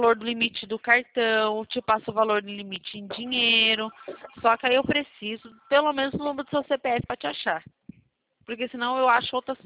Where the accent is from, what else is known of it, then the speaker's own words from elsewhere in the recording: São Paulo, Brazil; Não, sou da região de Campinas.